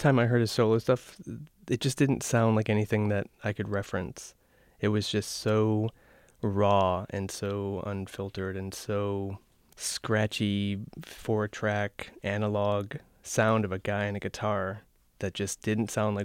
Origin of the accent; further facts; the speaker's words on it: Portland, Oregon, United States; a pretty significant impact on my experience growing up in Portland.